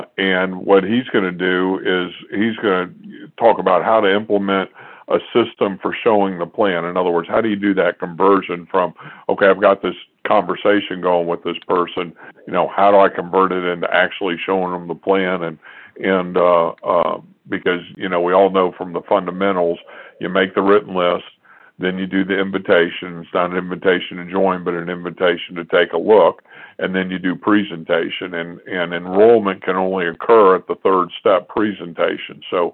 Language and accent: English; Houston, Texas, United States; born there; Well, I was born in Houston, Texas.